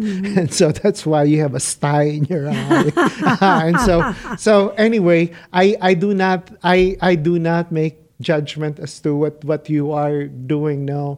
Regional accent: Philippines; born there; I was born in the Philippines, and when my adopted grandmother passed away, I think I was 6 years old or 7 years old.

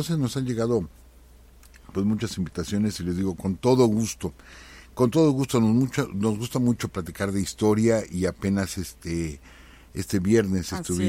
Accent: Michoacán, Mexico; a mi pueblo. Como les he comentado, es un pueblo pequeño, cerca de Los Reyes, entre Uruapan y Zamora. De allá soy oriundo

